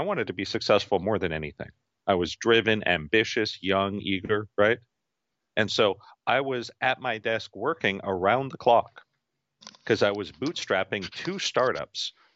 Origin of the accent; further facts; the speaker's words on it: West Coast, United States; And I had no idea because I grew up on the West Coast.